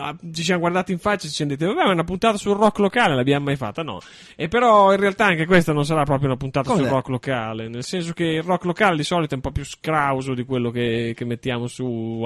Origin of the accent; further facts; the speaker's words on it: Emilia-Romagna, Italy; proprio perché c'è siamo romagnoli